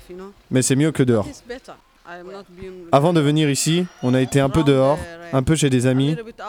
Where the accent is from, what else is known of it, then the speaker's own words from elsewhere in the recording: Somalia; De Somalie.